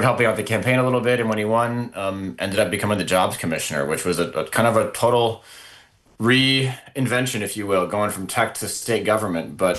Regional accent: Northfield, Minnesota, United States; I grew up in Northfield, home of cows, colleges, and contentment.

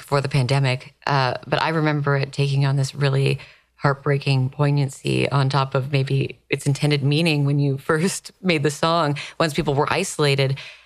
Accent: Toronto, Ontario, Canada; I grew up in Toronto. I had very little exposure to country music.

